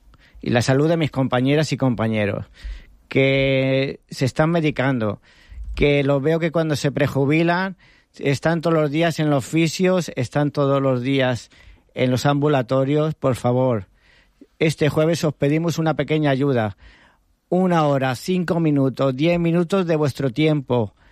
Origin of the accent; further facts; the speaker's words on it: Benidorm, Valencian Community, Spain; yo que soy de aquí de Benidorm, la quiero muchísimo.